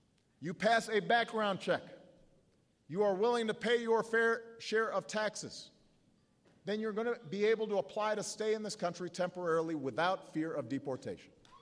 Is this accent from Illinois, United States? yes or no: yes; Chicago, Illinois, United States; Let me tell you, I'm from Chicago.